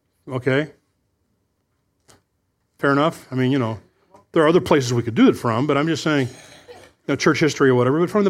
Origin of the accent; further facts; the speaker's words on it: Glendale, California, United States; when I grew up in Glendale, California, and you were either Mormon, Jewish, or Presbyterian.